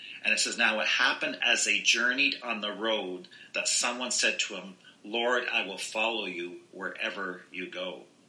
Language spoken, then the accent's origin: English; Ontario, Canada; now in Ottawa, Canada; in my case, I grew up in Southern Ontario, and then I came to Ottawa, and then I went to other cities